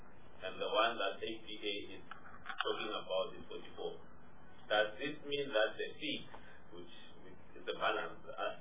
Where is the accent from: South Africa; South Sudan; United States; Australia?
South Africa; Limpopo; I come from Limpopo.